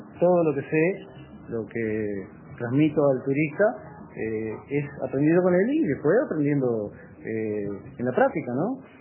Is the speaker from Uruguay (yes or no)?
yes; Tacuarembó, Uruguay; also born or lived in Montevideo; yo soy de Tacuarembó. Entonces, canario cuando fui para Montevideo y después, originalmente